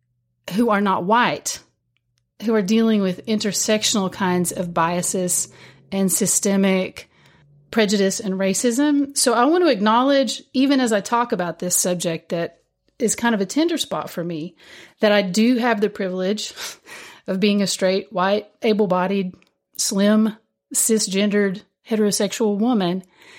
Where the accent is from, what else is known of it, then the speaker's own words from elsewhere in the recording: Kentucky, United States; I'm coming from the place of this is part of how I take back the narrative as an Appalachian, as a Kentuckian